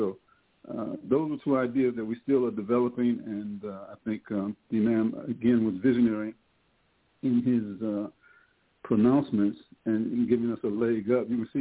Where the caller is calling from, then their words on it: Ottawa, Ontario, Canada; I'm calling from Ottawa, Ontario.